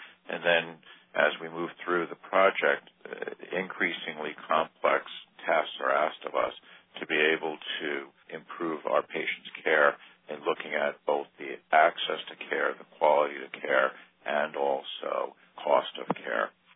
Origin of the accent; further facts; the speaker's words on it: Saugerties, New York, United States; I'm a physician from Saugerties, New York, about 100 miles north of New York City.